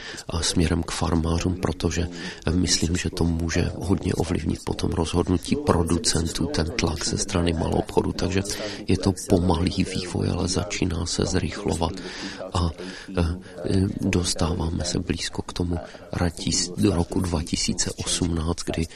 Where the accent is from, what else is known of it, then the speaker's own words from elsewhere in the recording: Belgium; Já jsem z Belgie